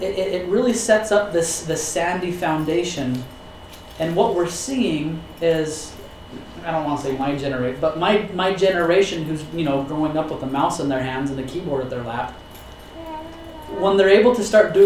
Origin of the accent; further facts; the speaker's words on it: Utah, United States; maybe it's because I grew up in Utah